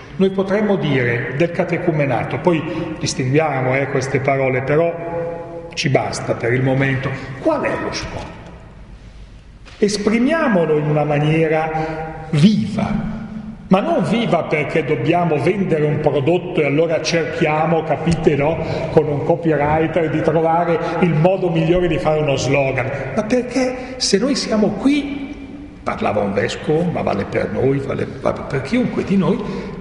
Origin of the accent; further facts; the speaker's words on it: Milan, Lombardy, Italy; now in Rome, Italy; Io sono di Milano